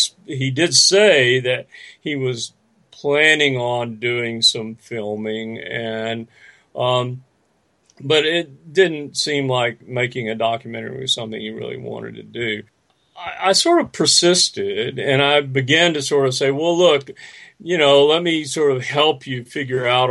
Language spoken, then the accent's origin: English; Texas, United States; I grew up in Central Texas, where there are a large number of lakes, and so I was on a lake almost every weekend with my dad.